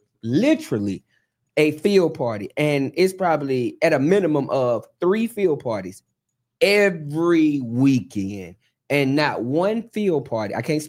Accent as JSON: {"language": "English", "town": "Chester", "region": "Pennsylvania", "country": "United States", "said": "I'm from Chester."}